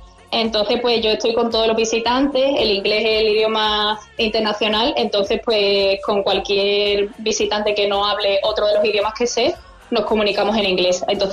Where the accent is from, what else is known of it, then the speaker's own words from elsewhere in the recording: Huelva, Andalusia, Spain; yo soy del Recre, obviamente, como me escuche mi gente de Huelva y no menciona el Recre, me mata